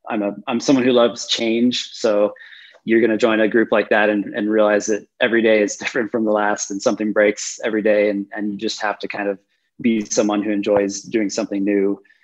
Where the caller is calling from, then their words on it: Colorado Springs, Colorado, United States; So I'm zooming from beautiful Colorado Springs. It is, I'm staring at the mountains right now out my window.